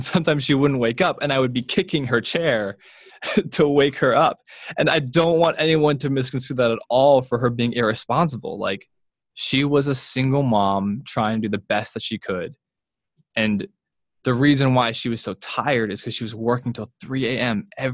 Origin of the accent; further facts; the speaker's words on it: California, United States; when I tell people I grew up in Southern California